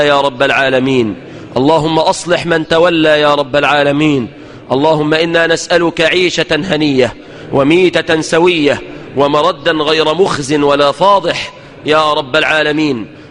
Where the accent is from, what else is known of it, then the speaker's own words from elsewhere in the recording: Egypt; اللهم احفظ بلادنا مصر عزيزة قوية مستقرة بالإسلام